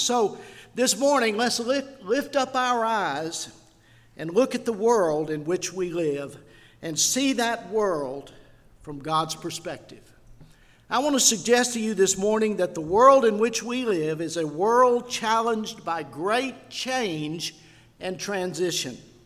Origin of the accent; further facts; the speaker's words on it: Sulphur, United States; When I was growing up in Sulphur, my parents built the house that I grew up in 1953 and moved in 1954, and I knew everybody in our neighborhood.